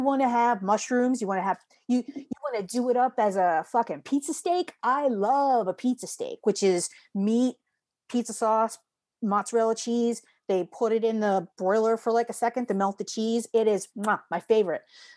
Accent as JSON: {"language": "English", "country": "United States", "said": "I'm an American girl"}